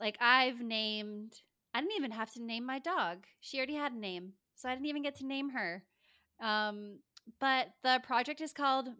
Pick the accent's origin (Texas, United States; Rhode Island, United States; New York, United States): Rhode Island, United States; Okay, so I grew up in Rhode Island.